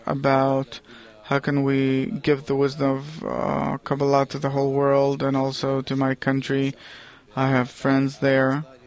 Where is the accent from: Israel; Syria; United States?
Israel; Haifa, Haifa District; now in Tel Aviv, Israel; I'm from Haifa originally, now in Tel Aviv.